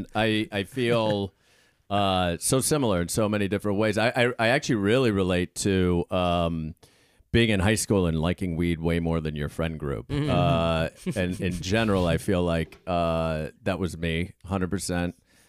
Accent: Pittsburgh, Pennsylvania, United States; I come from I'm from Pittsburgh

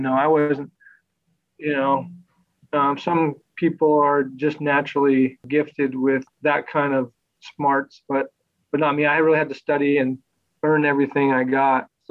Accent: California, United States; now in Tustin, United States; I'm from Southern California. So actually, I live in Tustin, California right now. It's in Orange County, and been living here a while since I retired from basketball.

